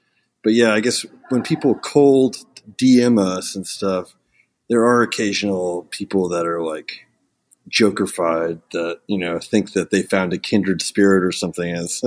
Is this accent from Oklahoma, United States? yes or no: yes; Ponca City, Oklahoma, United States; also born or lived in Illinois; now in Oklahoma City, United States; I was born in Illinois and then raised in a small town called Ponca City, Oklahoma. That's about 100 miles north of Oklahoma City. But I've lived in Oklahoma City for about 20 years now, about 19 years